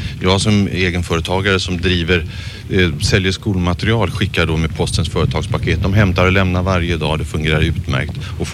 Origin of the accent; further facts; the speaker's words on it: Stockholm, Stockholm County, Sweden; Jag är stockholmare som har flyttat in för 3 år sedan och det här går inte att jämföra.